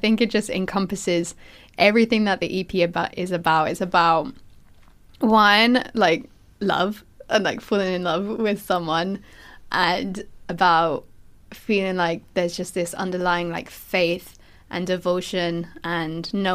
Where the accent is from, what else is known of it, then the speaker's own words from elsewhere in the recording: East of England, United Kingdom; because I'm from Essex and I don't always sound like it